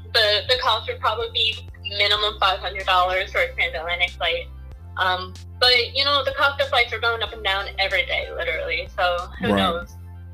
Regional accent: New Jersey, United States; I think I saw it when I was growing up that I was better than the rest of the Northeast because I was from New Jersey.

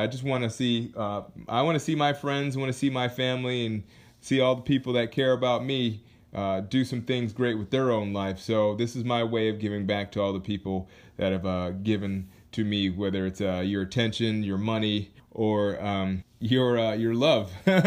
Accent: Anchorage, Alaska, United States; So anyways, I am from Alaska, Anchorage, Alaska. I went to high school in Anchorage, Alaska. From there, I moved around a lot because I was a military brat, but I ended up going to high school in Alaska, so I call that home

